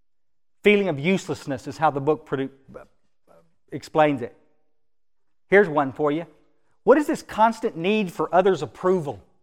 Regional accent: Texas, United States; I grew up here in the Hill Country, but I'd gone away in about 1973, I guess, to Houston and gotten an apprenticeship program

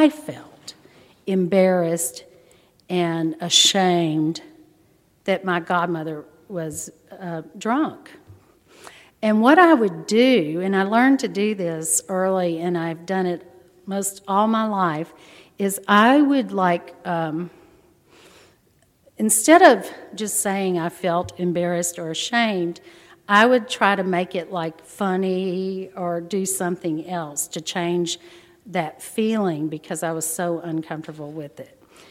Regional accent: Corpus Christi, Texas, United States; also born or lived in Galveston; I was born in Galveston. My dad and mom had gone to school there, and my dad was doing his residency in psychiatry, and so I was born there, and then he finished that, and we moved to Corpus. So I grew up in Corpus

